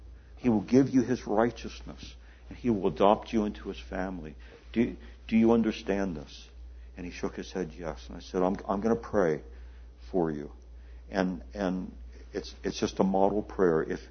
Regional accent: Hagerstown, Maryland, United States; Some years ago, I was doing an internship in near my hometown, Hagerstown, Maryland.

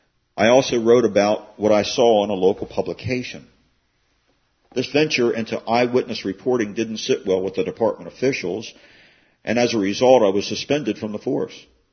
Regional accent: Baton Rouge, Louisiana, United States; it was coming to my hometown of Baton Rouge, Louisiana

